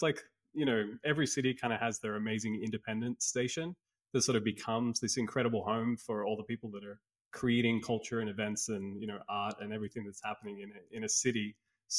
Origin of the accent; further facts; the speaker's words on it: Sydney, New South Wales, Australia; moved away as an adult; also born or lived in Byron Bay; now in Amsterdam, Netherlands; I'm based in Amsterdam these days. Like I moved out here about 6 months ago, and I come from Australia in Sydney. And for the last bunch of years, like I've been living in a place called Byron Bay, which is like an amazing surf town over there